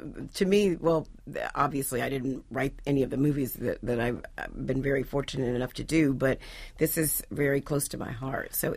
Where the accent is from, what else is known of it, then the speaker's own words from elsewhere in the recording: Montgomery, Alabama, United States; now in Los Angeles, United States; But for me, growing up in Alabama, I watched Kung Fu Theater every Saturday.